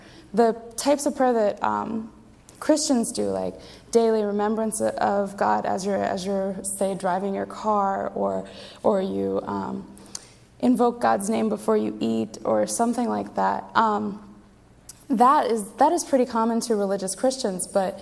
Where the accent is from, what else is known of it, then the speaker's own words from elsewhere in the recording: State College, Pennsylvania, United States; except that I grew up here. I've spent my entire life in the vicinity of State College. And yeah, I'm fully American and fully Muslim.